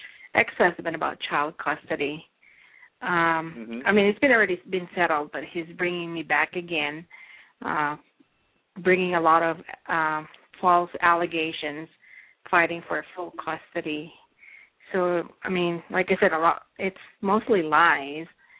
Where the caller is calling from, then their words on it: New Mexico, United States; New Mexico.